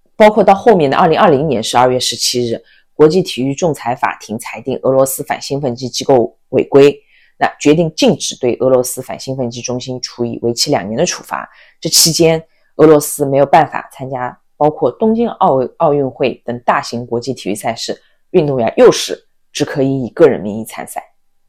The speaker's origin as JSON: {"language": "Chinese", "country": "China", "said": "比如说我们是作为中国人，你看到中国队入场的时候，那个是你最骄傲的时刻"}